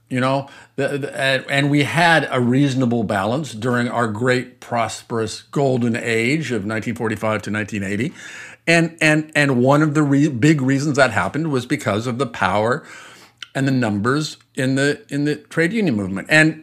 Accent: New York, United States; as a New Yorker, there's all kinds of reasons not to think Mr. Yang is the greatest person of all time.

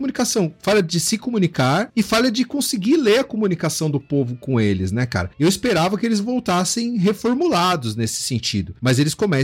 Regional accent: São Bernardo do Campo, São Paulo, Brazil; Eu sou de São Bernardo do campo.

